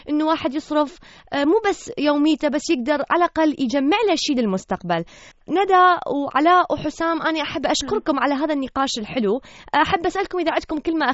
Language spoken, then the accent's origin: Arabic; Iraq; احنا عندنا بالعراق هواية ناس يتخرجون وماكو تعيينات